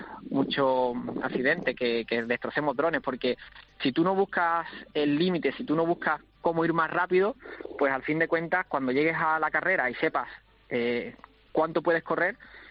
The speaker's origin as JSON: {"language": "Spanish", "town": "Jimena de la Frontera", "region": "Andalusia", "country": "Spain", "tie": "born or raised there", "said": "me pillas justamente aquí en el estadio municipal de mi pueblo, de Jimena de la Frontera. Estamos montando el circuito, sí, en Cádiz"}